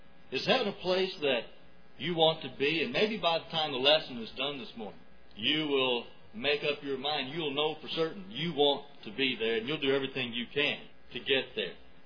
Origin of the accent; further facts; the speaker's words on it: Pine Bluff, Arkansas, United States; When I was a boy growing up in Pine Bluff